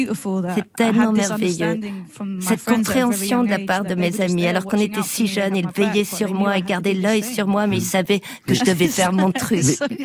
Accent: London, United Kingdom; Dans ma ville natale du sud-est de Londres, je vois la beauté partout, partout, dans chaque pavé de la rue.

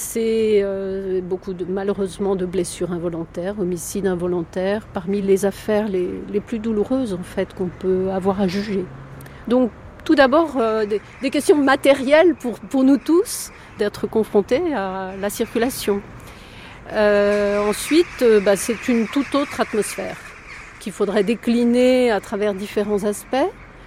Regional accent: Paris, Île-de-France, France; comme je ne suis pas originaire du Cantal, je suis parisienne

